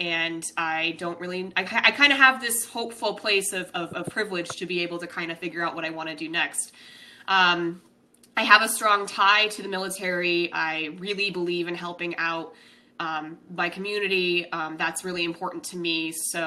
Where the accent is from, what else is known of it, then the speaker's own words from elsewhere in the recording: Denver, Colorado, United States; this isn't my Rockies, because I'm from Denver.